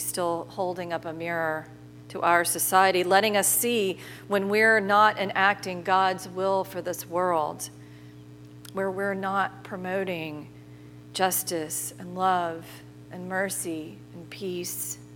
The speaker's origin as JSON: {"language": "English", "region": "the South", "country": "United States", "said": "You know, I'm from the South."}